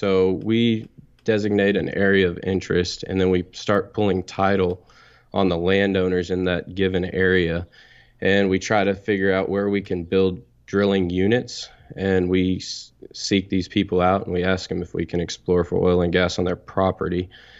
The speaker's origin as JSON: {"language": "English", "region": "Texas", "country": "United States", "tie": "born or raised there", "said": "Well, I'm from Texas. I'm 29 years old, and I guess I grew up here in North Texas."}